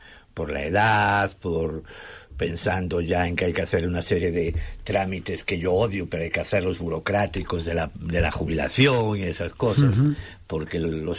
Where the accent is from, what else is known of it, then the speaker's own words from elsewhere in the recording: Galicia, Spain; Y como yo soy muy viajero, como buen gallego y aventurero, pues ni me lo pensé.